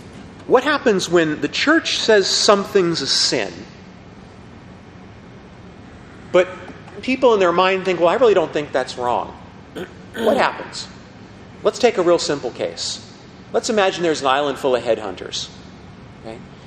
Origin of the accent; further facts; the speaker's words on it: Montana, United States; I grew up in Montana.